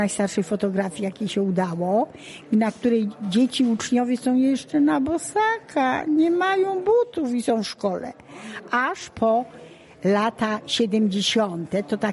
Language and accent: Polish; Tyczyn, Subcarpathian Voivodeship, Poland; ja jestem rodowitą tyczynianką. Jest już nas niewiele w Tyczynie.